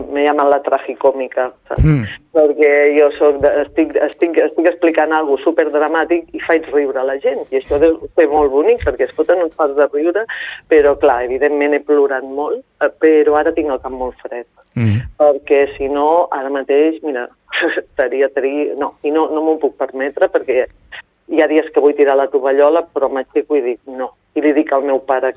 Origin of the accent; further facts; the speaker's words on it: Berga, Catalonia, Spain; Soc de Berga, saps?